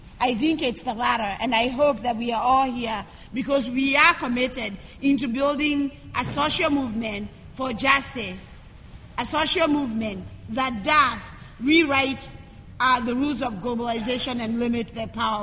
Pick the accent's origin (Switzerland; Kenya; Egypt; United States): Kenya; I'm from Kenya.